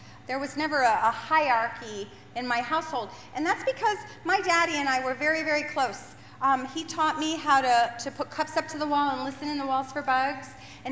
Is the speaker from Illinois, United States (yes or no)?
yes; Libertyville, Illinois, United States; accent: Yankee; I was raised in Libertyville, Illinois. I know you don't hear much of that Yankee accent anymore, but a little bit there.